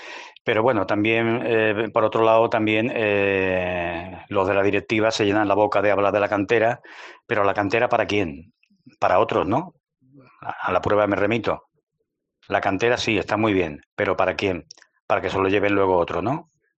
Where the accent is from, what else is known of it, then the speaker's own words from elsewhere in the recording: Málaga, Andalusia, Spain; Yo soy malagueño, pero he vivido casi toda mi vida afuera.